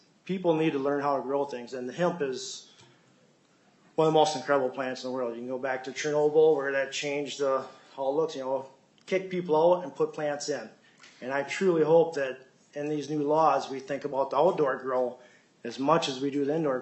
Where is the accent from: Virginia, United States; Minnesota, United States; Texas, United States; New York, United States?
Minnesota, United States; Austin; I'm from Austin, Minnesota.